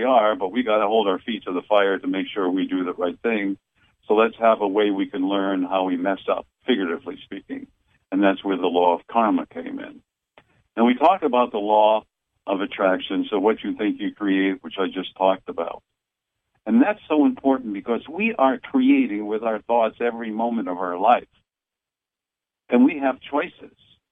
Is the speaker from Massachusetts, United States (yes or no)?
yes; Massachusetts, United States; accent: Boston; as you say, I'm using my Boston accent, bombarded with all kinds of negativity.